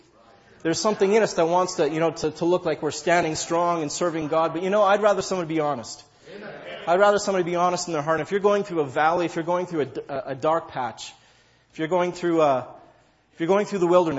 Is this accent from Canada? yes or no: yes; Canada; I tell them, you know, I'm from Canada.